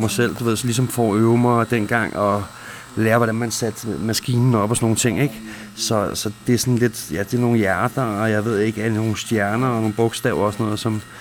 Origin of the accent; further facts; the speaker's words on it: Karlslund, Zealand, Denmark; now in Greve, Denmark; Jeg har gået i skole i Solrød, og jeg er fra Karlslund primært, og bor i Greve.